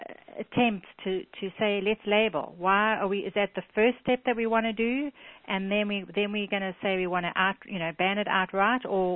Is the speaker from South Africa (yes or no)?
yes; South Africa; I'm from South Africa, and I was recently there in the summer